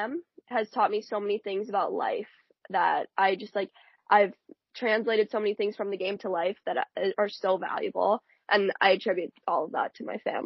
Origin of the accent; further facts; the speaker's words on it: Wisconsin, United States; also born or lived in Baton Rouge, Louisiana / Pennsylvania; I was born in Baton Rouge, Louisiana, because my dad was coaching there. And then we ended up moving to Pennsylvania. And then I landed in Wisconsin when I was about 7. So that's sort of home base.